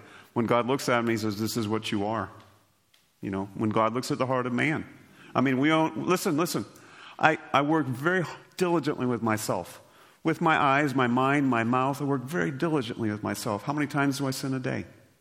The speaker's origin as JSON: {"language": "English", "region": "Nebraska", "country": "United States", "tie": "born or raised there", "said": "Because I grew up in Nebraska, at least my understanding of chaff is"}